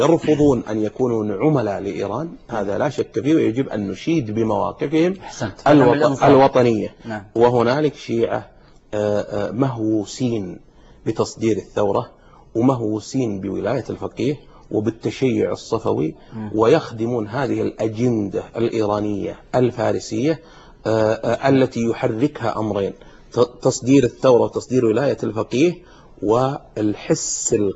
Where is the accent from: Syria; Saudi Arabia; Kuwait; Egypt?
Saudi Arabia; Najd; عقرب القضاض معروفة عندنا في نجد التي يغطيها التراب وتلسعك من غير ما تشعر